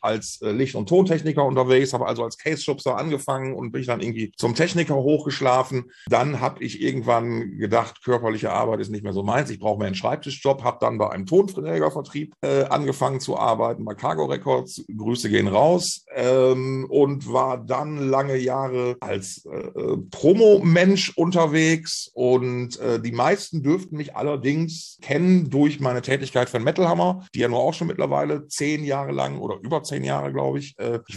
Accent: Essen, North Rhine-Westphalia, Germany; Essen-Altenessen, born and raised.

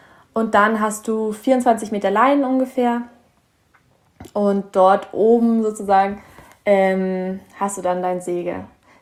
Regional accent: Bavaria, Germany; ich komme hier aus Bayern

